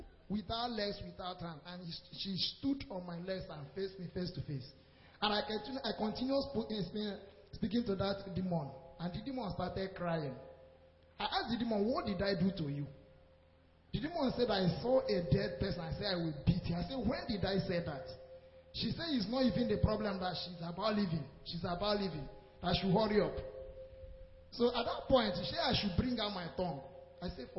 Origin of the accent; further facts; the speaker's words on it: Abia, Nigeria; I'm from Abia State.